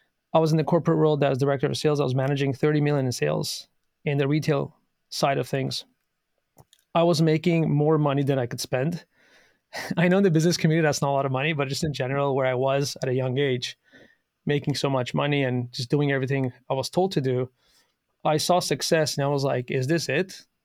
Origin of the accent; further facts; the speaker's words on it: Canada; born there; I was born in Canada